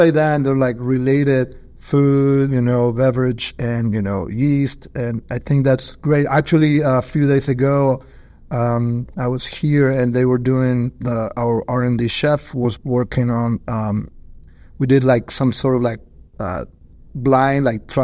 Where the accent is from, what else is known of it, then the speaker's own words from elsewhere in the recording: Argentina; I'm from Argentina.